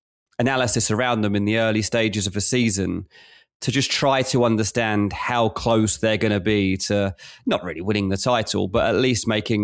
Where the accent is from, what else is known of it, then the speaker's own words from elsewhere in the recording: England, United Kingdom; as an Englishman